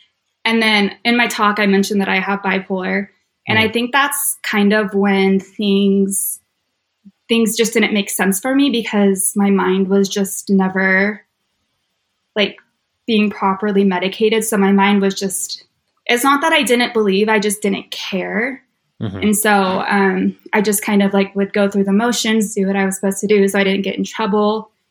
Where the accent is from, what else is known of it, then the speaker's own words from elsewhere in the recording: Clovis, California, United States; I did not grow up with money, but I grew up in Clovis.